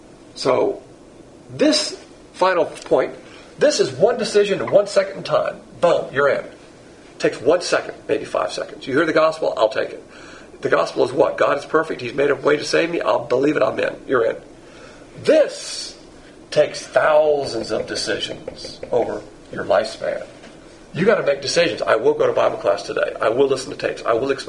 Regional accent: the South, United States; Me, I'm a Southerner

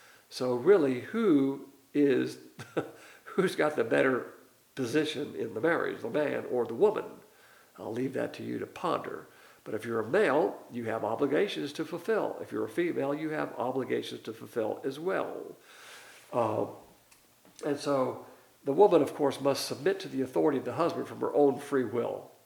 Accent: the South, United States; It's simply custom. It's our culture. As a Southerner, that's what you do.

